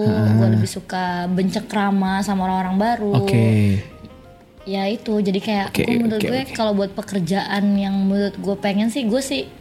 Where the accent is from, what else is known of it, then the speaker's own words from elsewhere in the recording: Indonesia; padahal kan gue juga dari Indonesia ya kayak.